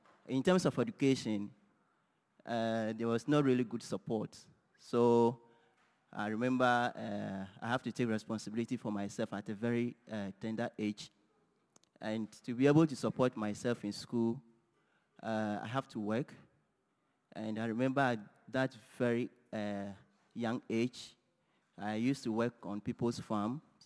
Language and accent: English; Volta, Ghana; born there; I'm from Ghana. I was born in a small village in the Volta region. And I'm married with two kids.